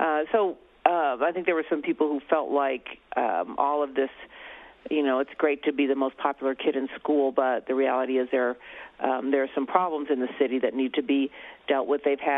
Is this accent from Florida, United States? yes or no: no; Wisconsin, United States; I'm from Wisconsin, I'm sorry.